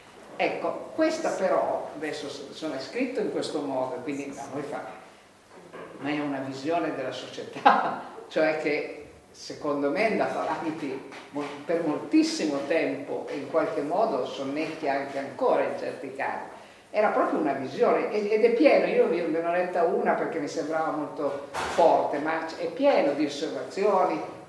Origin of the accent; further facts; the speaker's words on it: Torre Pellice, Piedmont, Italy; born there; sono proprio nata a Torre Pellice, quindi mi fa particolarmente piacere pensare che in quelle valli